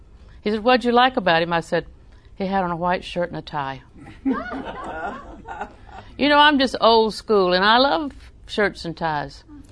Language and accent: English; Auburndale, United States; I was raised in Auburndale, so that's what you get.